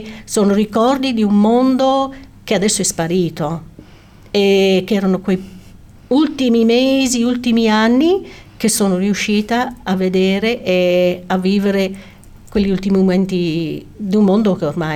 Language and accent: Italian; Australia; born or raised there